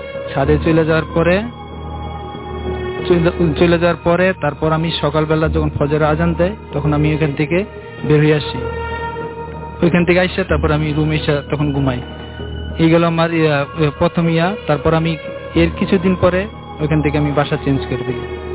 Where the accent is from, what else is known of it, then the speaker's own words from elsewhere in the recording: Gazipur, Dhaka Division, Bangladesh; আমি এসেছি কোকাকোলা থেকে, আমার বাড়ি হলো গাজীপুর। আমি আগে একটা ঢাকার একটি জায়গাতে থাকতাম